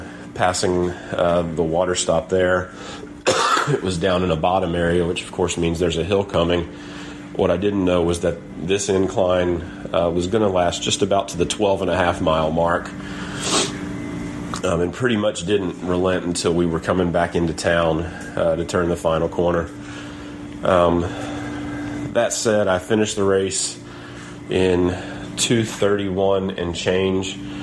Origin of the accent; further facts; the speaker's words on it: Maryland, United States; But Baltimore's the one I really want to do, as I grew up just outside of Baltimore. And I think that would be a lot of fun to do one in my old backyard.